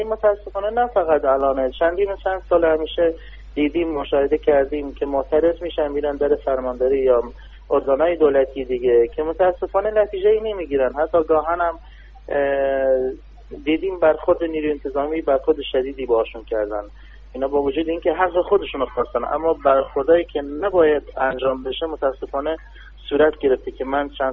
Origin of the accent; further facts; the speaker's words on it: Kurdistan, Iran; now in Shush, Iran; به عنوان یه ایرانی عرضم به حضور. دوم اینکه بنده غیر بومی هستم، بچه خوزستان نیستم، بچه استان کردستانم که ساکن شوش دانیالم.